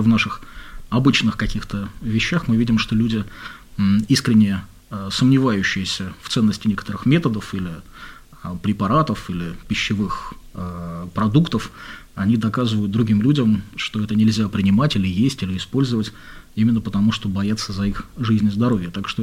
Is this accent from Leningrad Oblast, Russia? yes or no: yes; Vyborg, Leningrad Oblast, Russia; когда я еще жил в родном городе Выборге